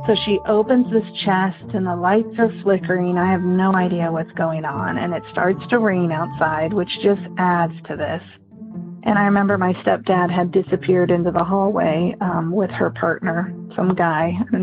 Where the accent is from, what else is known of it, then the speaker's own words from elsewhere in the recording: California, United States; I'm from California.